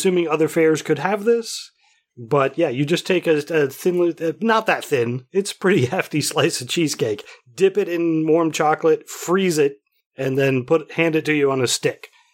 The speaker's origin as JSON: {"language": "English", "town": "Marion", "region": "Ohio", "country": "United States", "tie": "born or raised there", "said": "I grew up in Marion, Ohio, the home of the popcorn festival."}